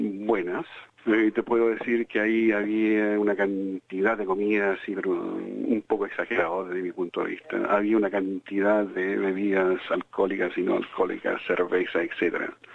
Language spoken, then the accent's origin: Spanish; Chile; now in Australia; Le digo, soy chileno, trabajando en Australia.